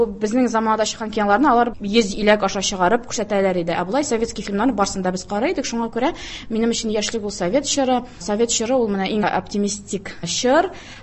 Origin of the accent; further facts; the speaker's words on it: Kazan, Tatarstan, Russia; Казанда туып үстем, Госмания мәдрәсәсендә укыдым. 1-нче класстан 9-нчы класска кадәр Нарсы Мөхәммәдия мәдрәсәсен бетердем.